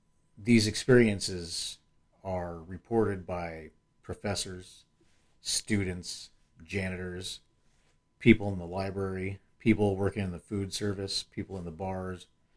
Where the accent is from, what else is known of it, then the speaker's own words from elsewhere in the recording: Long Beach, California, United States; any haunted locations around my hometown of Long Beach.